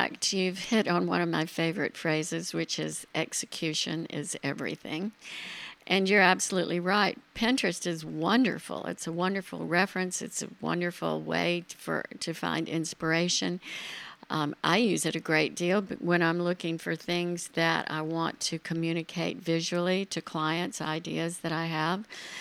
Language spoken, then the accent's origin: English; Charlotte, North Carolina, United States; I started in Charlotte, my hometown, after graduating from the University of North Carolina at Chapel Hill